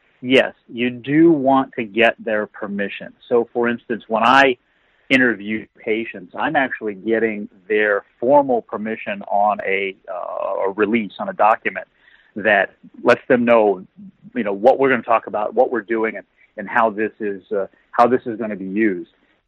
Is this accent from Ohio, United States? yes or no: yes; Akron, Ohio, United States; they see that I'm from Akron